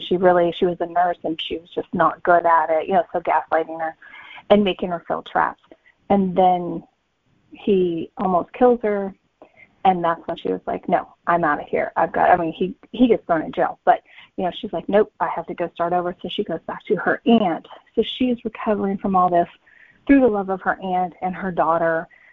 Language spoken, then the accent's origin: English; Midwest, United States; now in California, United States; I set most of my stuff Midwest because I live in California, but I grew up in the Midwest.